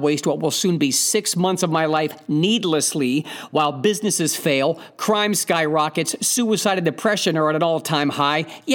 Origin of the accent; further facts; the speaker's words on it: Ohio, United States; now in California, United States; You know, I grew up in Northeast Ohio. I've moved around a lot in my life